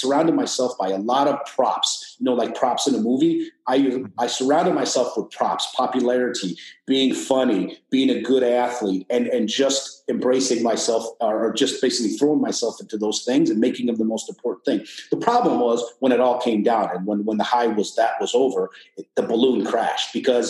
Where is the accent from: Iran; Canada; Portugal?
Iran; now in California, United States; I wouldn't tell people I was from Iran. I would tell people I was from Persia. It sounded better.